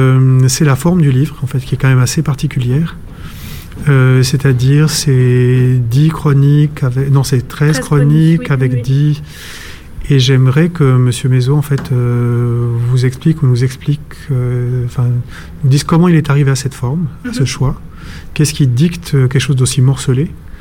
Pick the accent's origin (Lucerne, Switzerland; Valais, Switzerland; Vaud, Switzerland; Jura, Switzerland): Valais, Switzerland; comme je suis valaisan, je connaissais déjà quand même une bonne partie des choses